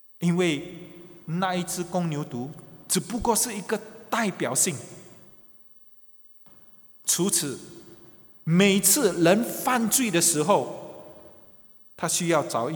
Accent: China; 我说我们中国人老早就知道这个故事嘛

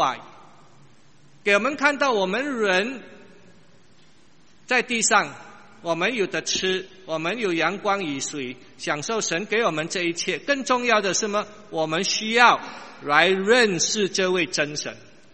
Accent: China; 我们中国人或者我们华人

